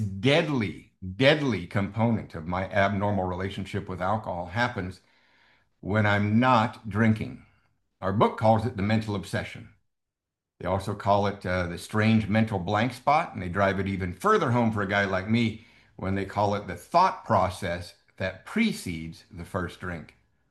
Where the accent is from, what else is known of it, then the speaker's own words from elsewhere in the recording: Covina, California, United States; I'm from Covina, California. If you don't know where Covina is, if you are downtown Los Angeles at midnight and you point your car directly east, and it's midnight, it takes about 18 minutes to get to Covina.